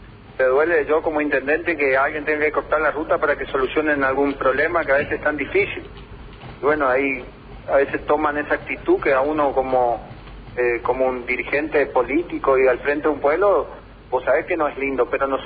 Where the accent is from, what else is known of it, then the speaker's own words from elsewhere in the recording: Argentina; Yo como argentina y como irigoyense